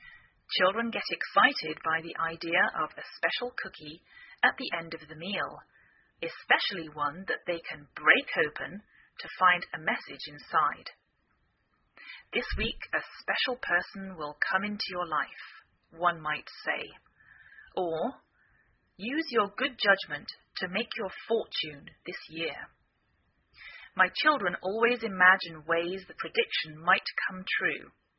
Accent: England, United Kingdom; now in United States

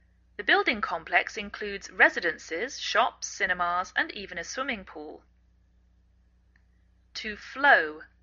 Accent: England, United Kingdom; now in United States

